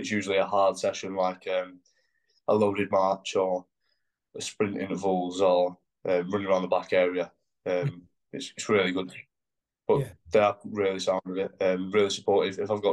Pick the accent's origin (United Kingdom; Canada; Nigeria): United Kingdom; North West England; I'd supported Ironman as a kid before as a volunteer in Bolton, because it's not far from my hometown.